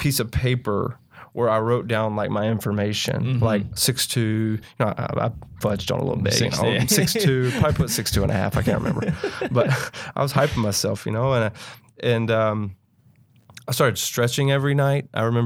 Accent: Mississippi, United States; Growing up in Mississippi, college football is such a big deal. We didn't really have a local NFL team, so a lot of people in my hometown root for the Saints.

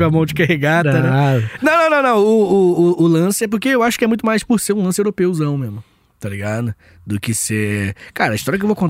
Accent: Angra dos Reis, Rio de Janeiro, Brazil; que eu sou do Rio, né? De Angra dos Reis, mais especificamente.

